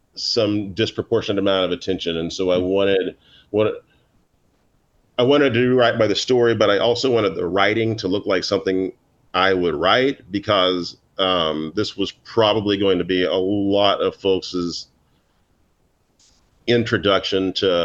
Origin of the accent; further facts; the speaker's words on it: Oklahoma, United States; I grew up in Oklahoma, and my family, especially my grandparents, they subscribed to all of the newspapers, and that was the Daily Oklahoma and the Tulsa World and the Dallas Morning News.